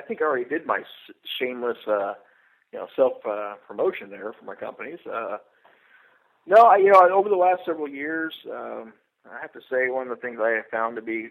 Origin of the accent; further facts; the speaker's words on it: California, United States; As much as I grew up in Southern California, stayed there for a number of years after I got out of the military